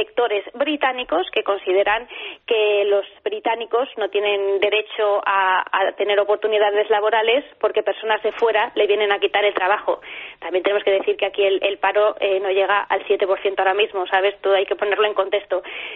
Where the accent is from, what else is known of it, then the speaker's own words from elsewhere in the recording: Spain; moved away as an adult; now in United Kingdom; Yo, como española que vivo durante 8 años en el Reino Unido